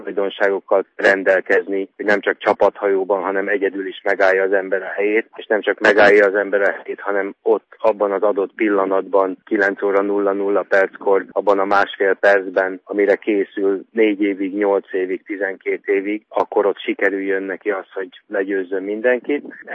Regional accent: Vác, Pest, Hungary; mindketten váciak vagyunk, Vácról indultunk.

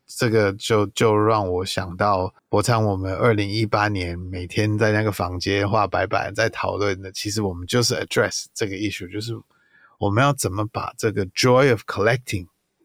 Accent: United States; 我小时候在美国，专辑都是礼拜二出来的

